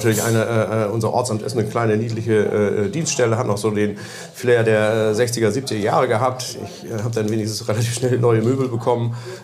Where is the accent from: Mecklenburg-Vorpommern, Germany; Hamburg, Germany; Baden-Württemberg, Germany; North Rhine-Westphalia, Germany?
Hamburg, Germany; born there; Ich bin zwar gebürtiger Horner und wohne an der Grenze